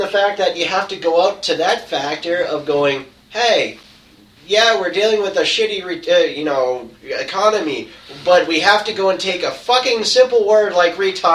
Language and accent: English; Boston, Massachusetts, United States; accent: Boston; we felt that as a Bostonian, that is like a rite of passage of saying retard.